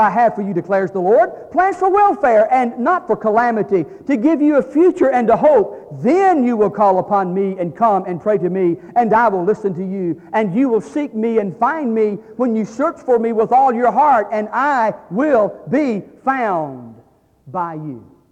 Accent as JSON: {"language": "English", "region": "Georgia", "country": "United States", "said": "folks, I'm from South Georgia, and you tell it like it is in South Georgia."}